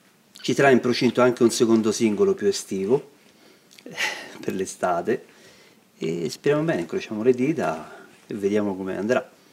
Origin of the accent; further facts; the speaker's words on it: Rome, Lazio, Italy; now in Cesaproba, Italy; io vengo da Roma, sono trapiantato da circa 15 anni qui in Abruzzo, esattamente vicino all'Aquila, a Cesaproba